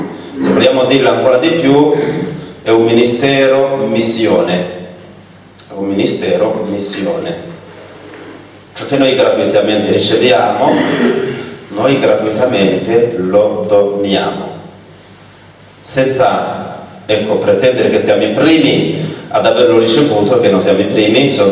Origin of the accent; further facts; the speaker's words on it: Burundi; Italian is a second language; Il mondo che conosco, io vengo dal Burundi, più o meno anche in tutta l'Africa.